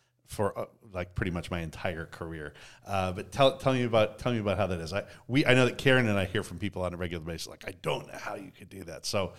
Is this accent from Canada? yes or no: yes; Canada; now in United States; when I grew growing up in Canada, winter was always my favorite season of the whole year.